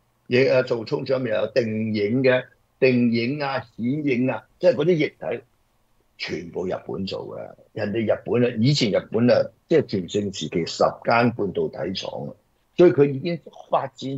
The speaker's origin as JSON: {"language": "Cantonese", "region": "Shanghai", "country": "China", "said": "我係上海人啊嘛，我哋去上海"}